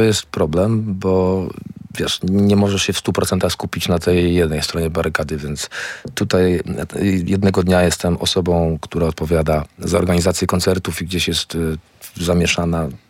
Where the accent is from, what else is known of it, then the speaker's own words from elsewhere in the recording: Tricity, Pomeranian Voivodeship, Poland; no jesteśmy obaj z Trójmiasta, z przeciwnych stron barykady teoretycznie